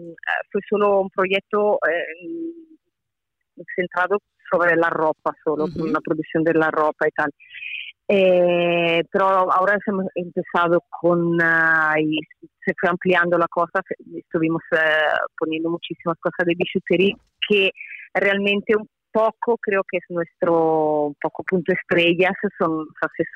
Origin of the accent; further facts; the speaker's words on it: Italy; Spanish is a second language; Bueno, soy italiana, obviamente